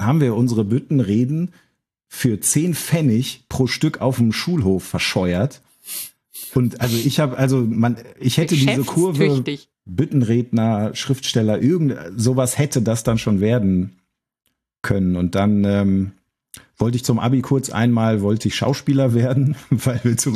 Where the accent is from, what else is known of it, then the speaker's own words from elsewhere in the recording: North Rhine-Westphalia, Germany; Ich bin auch aus dem Münsterland